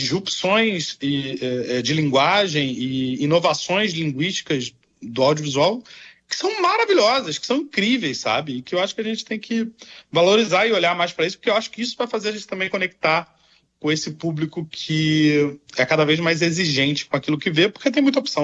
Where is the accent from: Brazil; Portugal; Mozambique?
Brazil; É a forma como nós brasileiros contamos e reconhecemos nossa história